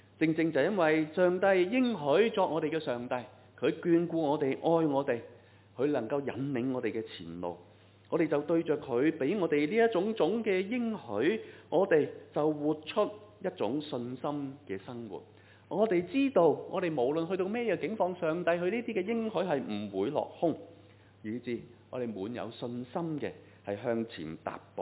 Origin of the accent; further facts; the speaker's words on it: Hong Kong; 我们香港人很喜欢去旅行，是不是？